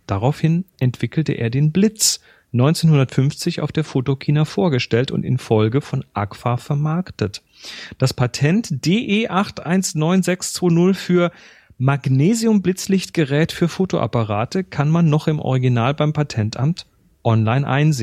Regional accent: Baden-Württemberg, Germany; born there; die haben zumindest ihren Ursprung ganz in der Nähe von da, wo ich geboren bin, in Tumlingen meines Wissens.

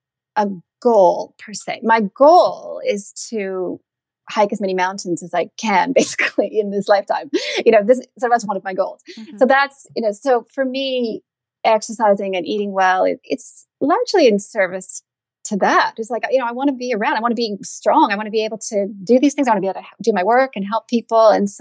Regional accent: Canada; because I'm Canadian

